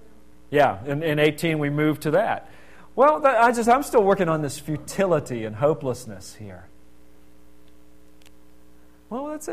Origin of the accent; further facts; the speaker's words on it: Pittsburgh, Pennsylvania, United States; I grew up around Pittsburgh, so there were a lot of Jews around Pittsburgh, so I had Jewish friends growing up and stuff.